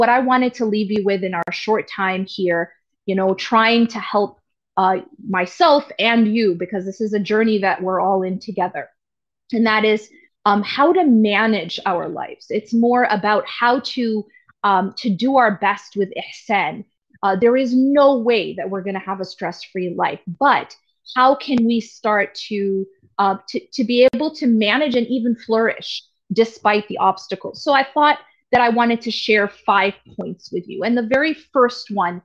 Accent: Wisconsin, United States; I'm actually not home, but I'm in my hometown. So it's close enough. I'm actually in Wisconsin where my mother lives.

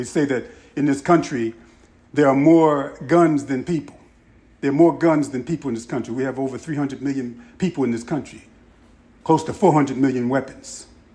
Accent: Chester, Pennsylvania, United States; also born or lived in West Philadelphia; You know, I grew up in Chester and spent my early youth in West Philadelphia

